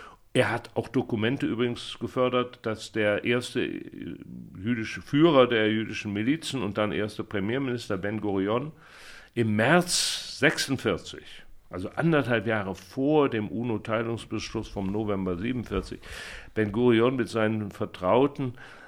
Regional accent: Cologne, North Rhine-Westphalia, Germany; born there; Ich bin aus Köln geboren.

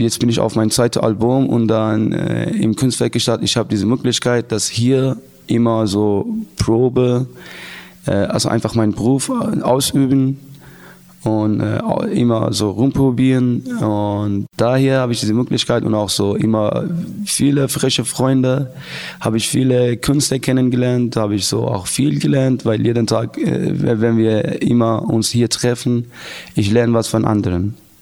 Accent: Afghanistan; German is a second language; now in Germany; Ja, und komme ich aus Afghanistan und seit 3,5 Jahren ungefähr bin ich in Deutschland.

